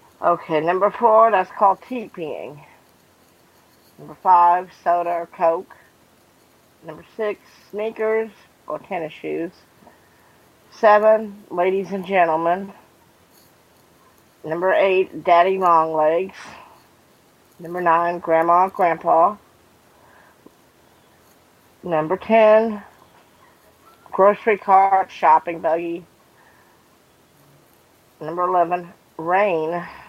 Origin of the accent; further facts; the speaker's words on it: Alabama, United States; I'm from Alabama.